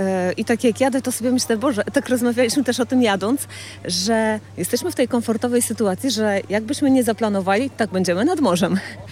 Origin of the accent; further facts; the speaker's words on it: Gdańsk, Pomeranian Voivodeship, Poland; Miasto się bardzo zmieniło i Gdańsk, bo ja jestem gdańszczanką i bardzo mnie to cieszy, jak europejskim miastem się staje